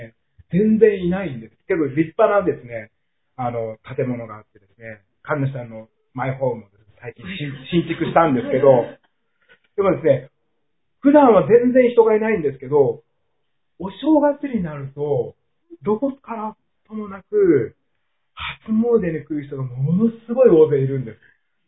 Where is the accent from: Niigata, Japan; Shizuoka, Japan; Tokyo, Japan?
Niigata, Japan; 私の実家には、実家の新潟にはですね、礼拝と漢字で書いて、礼拝と読む、そういう地名がありますが、かなりこう、マイナーな田舎な地名です。